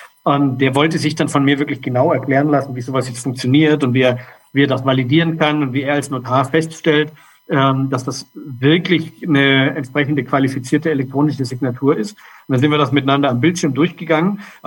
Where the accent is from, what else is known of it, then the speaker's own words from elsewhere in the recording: Germany; now in Portugal; Ich bin Deutscher in unserem Team mit Wohnsitz in Portugal.